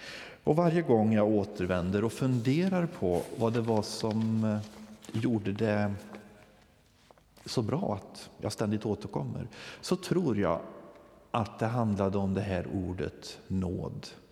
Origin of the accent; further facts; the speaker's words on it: Holmedal, Värmland, Sweden; hemma i Holmedal.